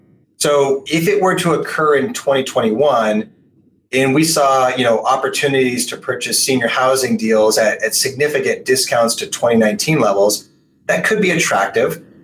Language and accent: English; Portland, Oregon, United States; my hometown of Portland, Oregon